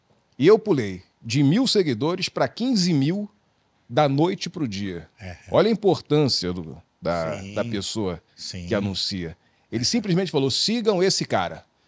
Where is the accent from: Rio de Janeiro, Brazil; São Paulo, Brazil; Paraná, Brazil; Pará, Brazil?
Rio de Janeiro, Brazil; Niterói; Eu sou da Vila Ipiranga, moro na Vila Ipiranga, ali no Fonseca.